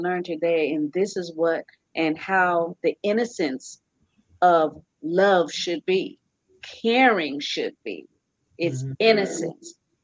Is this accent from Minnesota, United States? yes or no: no; New York, United States; I was raised in New York and it's a melting pot. So I didn't know anything about discrimination until I moved here to South Florida.